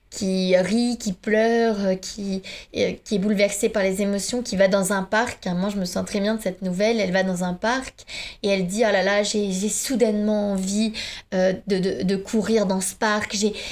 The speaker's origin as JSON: {"language": "French", "country": "Finland", "first_language": "Finnish", "second_language": "French", "said": "finnois. ma langue maternelle, oui."}